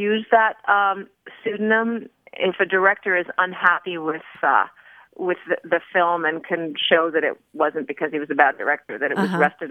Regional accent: Los Angeles, California, United States; I'm from Los Angeles, California.

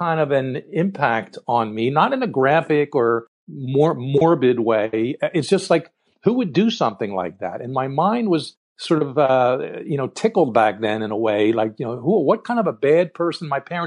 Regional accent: Philadelphia, Pennsylvania, United States; born or raised there

